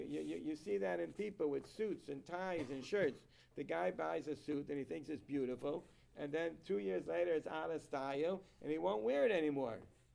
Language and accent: English; Israel; now in Miami, United States; when I grew up in Israel, they used to go crazy over it.